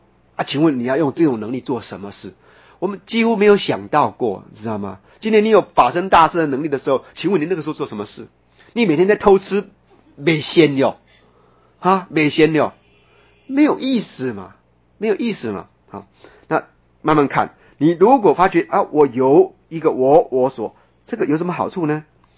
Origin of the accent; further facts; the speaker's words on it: Taiwan; 所以我们台湾人什么东西失去最多？